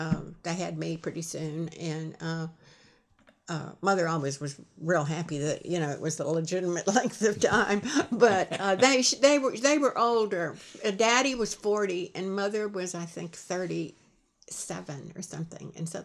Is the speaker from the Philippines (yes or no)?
yes; Mindanao, Philippines; born there; I was born in the Philippines. So I was born in 1931, in the bottommost island of the Philippines, which is Mindanao.